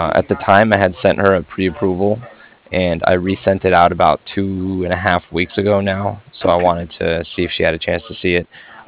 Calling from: Cardiff, Wales, United Kingdom; And I was calling from Cardiff.

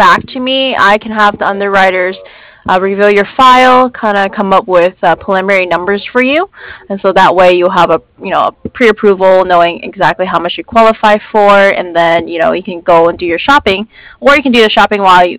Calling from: San Diego, California, United States; I'm in San Diego, California.

